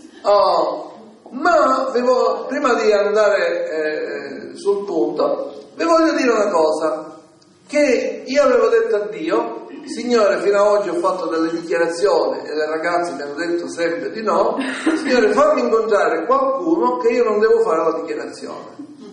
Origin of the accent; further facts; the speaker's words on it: Rome, Lazio, Italy; Allora ho dato i saluti, vengo da Roma